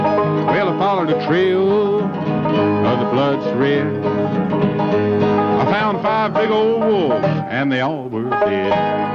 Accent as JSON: {"language": "English", "region": "West Virginia", "country": "United States", "said": "We're all from West Virginia."}